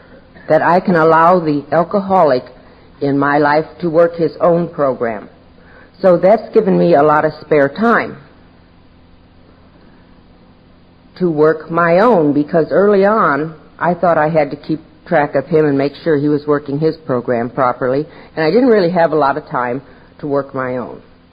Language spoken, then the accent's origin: English; Montgomery, Alabama, United States; from Montgomery, Alabama, grateful recovering Al-Anon.